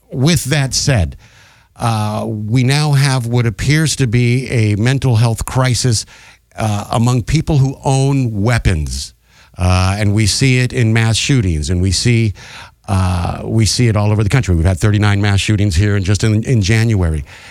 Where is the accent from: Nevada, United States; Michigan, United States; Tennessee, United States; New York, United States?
Nevada, United States; Las Vegas; And I grew up in Vegas, and I grew up around a bunch of stage hypnotists